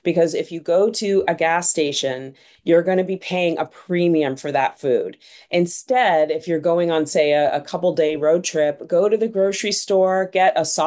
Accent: Massachusetts, United States; I grew up in Massachusetts, so I can attest to that for sure.

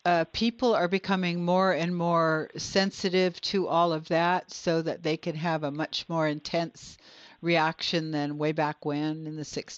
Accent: Canada; but I'm actually from Canada initially

